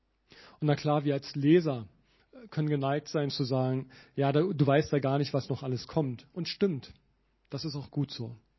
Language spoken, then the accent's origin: German; Berlin, Germany; Ich komme ja aus Berlin ursprünglich.